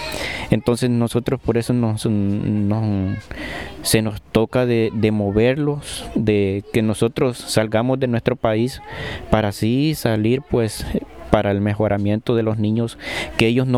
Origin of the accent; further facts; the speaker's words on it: El Salvador; now in United States; nosotros somos centroamericanos, venimos de El Salvador